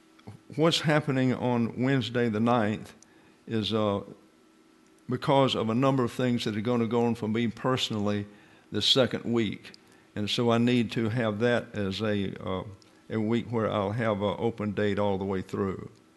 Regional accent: the South, United States; Now, I'm from the South, and I never quite understood that game

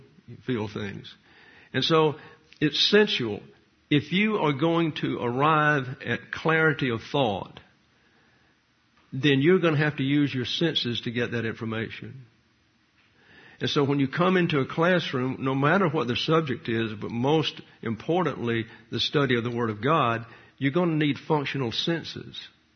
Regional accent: the South, United States; So I'm from the South, so I don't get all the syllables and that kind of thing.

